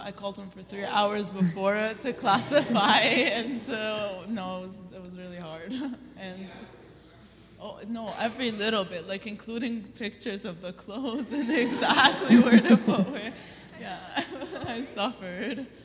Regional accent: Oakville, Ontario, Canada; I'm from Oakville. I go to U Ottawa for health sciences.

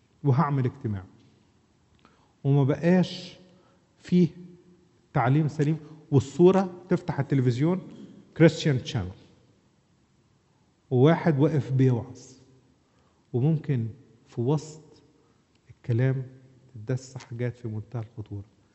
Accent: Egypt; ولا بيسموها إيه عندنا في مصر

